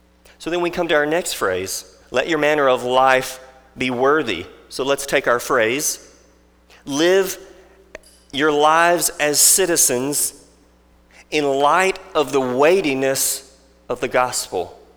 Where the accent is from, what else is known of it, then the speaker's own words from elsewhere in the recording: United States; We're very proud as Americans, aren't we? I loved having that blue passport living overseas, knowing that I was from